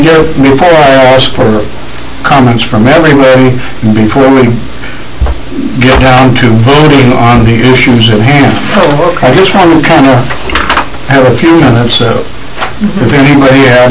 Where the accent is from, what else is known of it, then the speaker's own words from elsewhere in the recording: Gresham, Oregon, United States; I grew up in the Gresham area, and the Portland metropolitan area is three counties, and nobody cares.